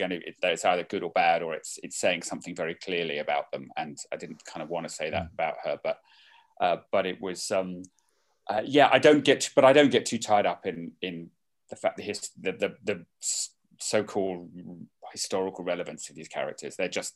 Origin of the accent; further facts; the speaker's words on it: England, United Kingdom; as an English person, as very much bits of our society and the way we have a sort of strange class-ridden hierarchy